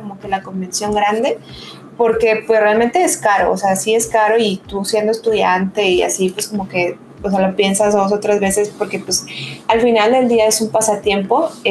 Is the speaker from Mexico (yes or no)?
yes; Chihuahua, Mexico; now in Monterrey, Mexico; vivo en Monterrey, pero yo soy de Chihuahua, entonces en Chihuahua era como que, pues así como que una convención